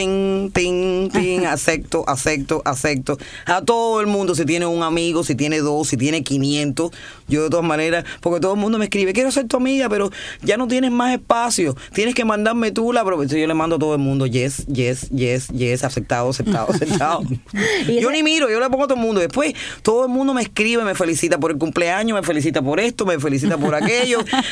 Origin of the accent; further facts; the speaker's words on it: Cuba; yo crecí en Cuba sin teléfono. Y sin carro